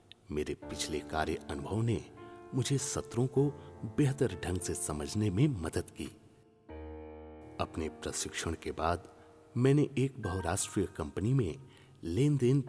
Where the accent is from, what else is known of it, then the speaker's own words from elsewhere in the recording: Kanpur, Uttar Pradesh, India; मैं कानपुर का रहने वाला हूं।